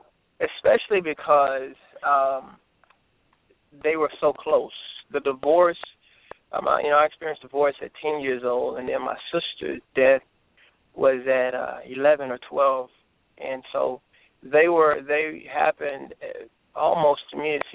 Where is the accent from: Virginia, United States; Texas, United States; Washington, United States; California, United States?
Texas, United States; Easton; also born or lived in Mississippi; I was born in Mississippi. But shortly after my birth, man, I moved to East Texas and to Easton, Texas